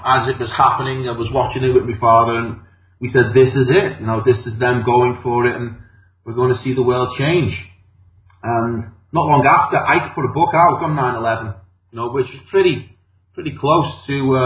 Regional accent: Liverpool, North West England, United Kingdom; I'm from Liverpool, and Liverpool has got a really rebellious streak running through it. It's the Irish and the Celtic blood within us, you know.

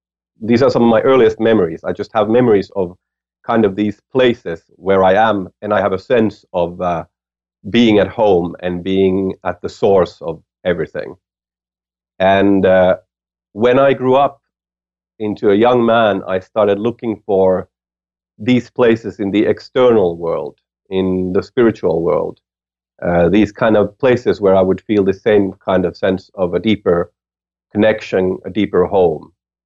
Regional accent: Helsinki, Uusimaa, Finland; So I'm a musician, a writer, a traveler, filmmaker from Finland. And I was born in Helsinki, Finland, and then ended up traveling a lot, going very far from my home.

